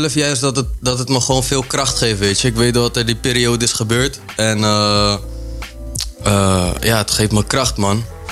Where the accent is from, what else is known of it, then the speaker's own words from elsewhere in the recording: Harderwijk, Gelderland, Netherlands; Ik kom uit Harderwijk.